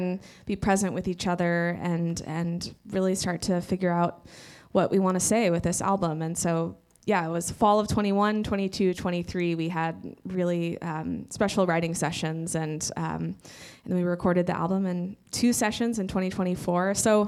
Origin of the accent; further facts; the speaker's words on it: Texas, United States; it was at a little festival near where I grew up in Central Texas.